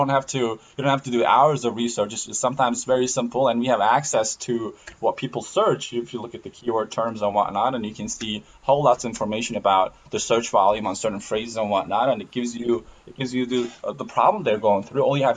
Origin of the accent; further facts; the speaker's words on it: Turkey; What happened is I'm originally from Turkey.